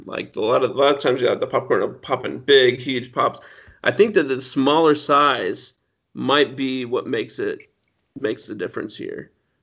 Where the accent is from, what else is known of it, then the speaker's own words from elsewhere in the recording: Berne, Indiana, United States; This comes directly from my home state of Indiana, in a small city called Bern, Indiana.